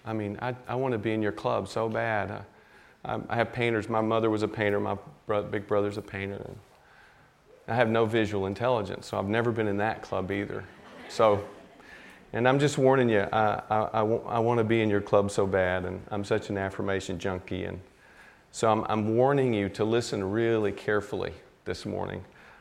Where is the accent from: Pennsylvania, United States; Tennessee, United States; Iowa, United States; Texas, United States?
Tennessee, United States; Nashville; I mean, I grew up in Nashville around great musicians, but I never really fit into that group